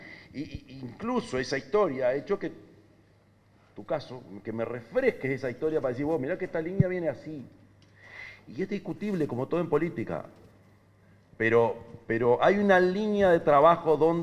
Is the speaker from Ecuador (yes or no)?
no; Uruguay; nos hemos dado de la maña, como uruguayos, para asegurar y atar que de una forma u otra la flecha es de ida y vuelta.